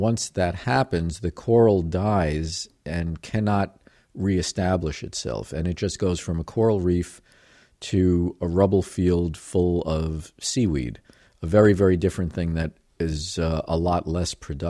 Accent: New York, United States; because to the extent that I have grown up, I grew up around Long Island and, I have some perspective.

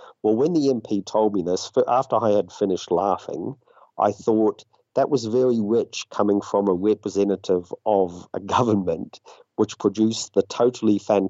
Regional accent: New Zealand; And in my home country of New Zealand

